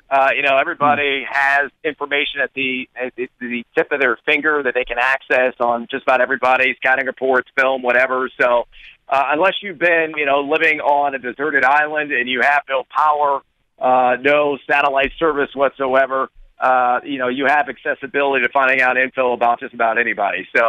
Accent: Colorado, United States; up in the Oregon area or in my home state in Colorado

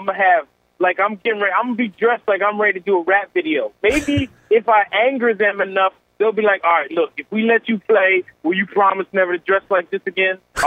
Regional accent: Lancaster, Pennsylvania, United States; you're talking to a guy who's born and raised in Lancaster, Pennsylvania.

